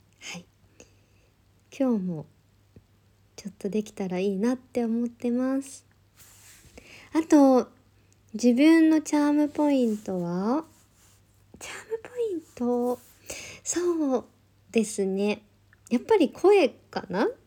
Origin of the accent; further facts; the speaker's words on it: Kansai, Japan; accent: Kansai dialect; now in Tokyo, Japan; 出身は関西です。標準語、今東京に住んでるので標準語を喋ってるんですけど、地元帰ると関西弁になります。